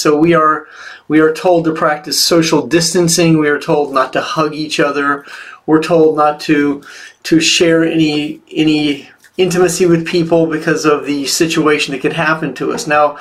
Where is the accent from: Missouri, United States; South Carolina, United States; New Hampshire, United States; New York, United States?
Missouri, United States; Kansas City; I'm from Kansas City, Missouri, and that is a twin city, Kansas City, Kansas, and Missouri.